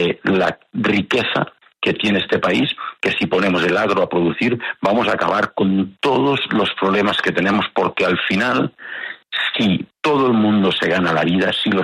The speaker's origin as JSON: {"language": "Spanish", "region": "Catalonia", "country": "Spain", "lives_now": "Colombia", "said": "porque me ha tocado por los cargos que he ostentado en mi país de origen prometer la Constitución española, pero nunca lo he hecho de corazón porque no me la creo, porque conculca muchos de los derechos de mi país, de Cataluña."}